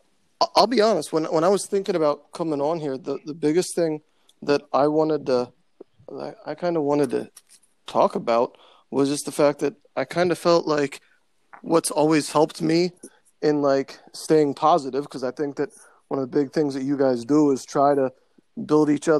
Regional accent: Lebanon; when we were growing up in Lebanon, it wasn't nearly as diverse as it is now.

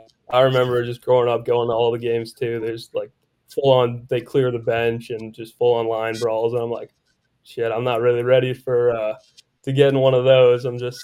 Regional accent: Windsor, Ontario, Canada; I was like right on the edge of Riverside and Tecumseh. Like, okay. Right in that Riverside area, yeah.

